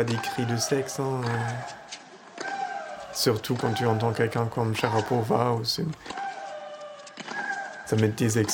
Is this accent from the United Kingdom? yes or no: no; Germany; now in France; Je vis en France depuis 3 ans et demi. J'ai 27 ans. Je suis allemand.